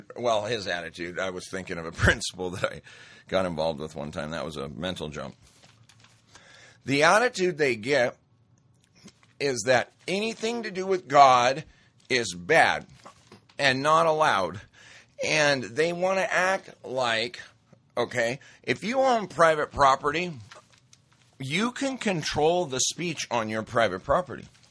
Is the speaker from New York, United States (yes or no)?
no; Montana, United States; When I was growing up in Montana, you know, you stand in front of somebody and you make certain comments and you just might get whacked in the face.